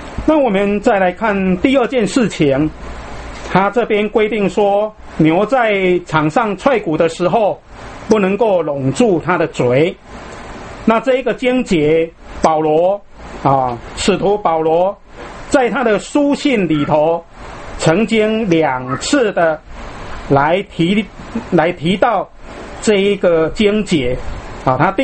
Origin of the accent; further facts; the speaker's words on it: China; 那我们中国人有句俗话说，又要马儿好，或者说又要马儿跑，又要马儿不吃草